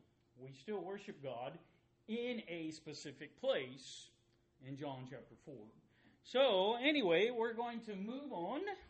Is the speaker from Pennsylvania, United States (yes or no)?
no; Alabama, United States; learning the Bible growing up in North Alabama